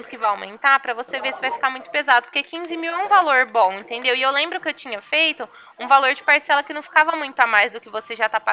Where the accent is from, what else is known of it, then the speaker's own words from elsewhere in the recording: Ribeirão Preto, São Paulo, Brazil; Prefeitura aqui de Ribeirão Preto, né? Que eu sou daqui de Ribeirão.